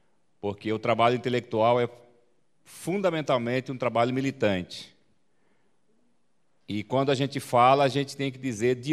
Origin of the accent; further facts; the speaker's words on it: Mato Grosso, Brazil; eu sou de Mato Grosso